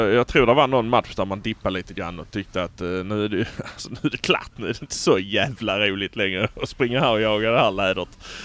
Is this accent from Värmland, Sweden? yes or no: no; Malmö, Skåne, Sweden; vi är från Malmö, nu kör vi!